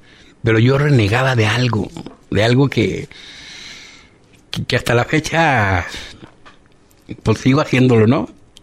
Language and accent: Spanish; Guadalajara, Jalisco, Mexico; crecí en Guadalajara, mi padre y mi madre, mi padre era joyero, trabajaba el oro, mi madre tenía un negocio de comida, ahí aprendí yo a cocinar.